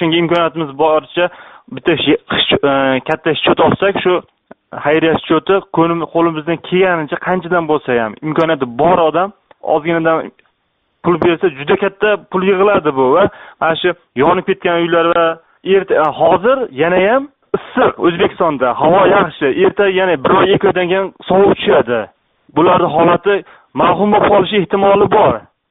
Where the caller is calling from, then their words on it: Prague, Czechia; Men Pragadanman